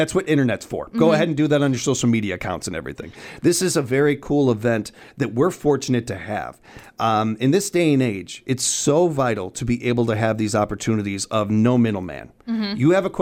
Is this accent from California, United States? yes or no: no; Chicago, Illinois, United States; As a kid growing up in Chicago, I've seen a lot of buildings go up. And I'm telling you, that building could go right in downtown Chicago and nobody would blink an eye.